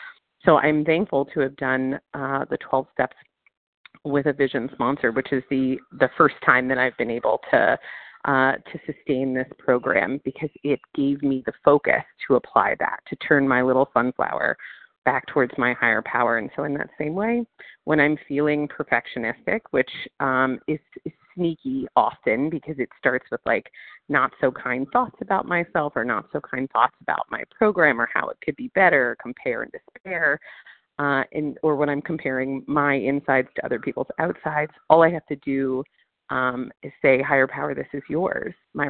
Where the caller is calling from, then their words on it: New Orleans, Louisiana, United States; I am calling from New Orleans